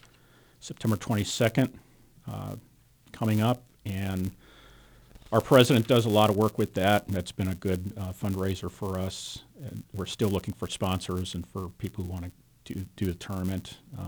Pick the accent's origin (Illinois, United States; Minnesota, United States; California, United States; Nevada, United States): Illinois, United States; Chicago; now in Manhattan, United States; And we're originally from Chicago, so, you know, moving out here was a big deal for us.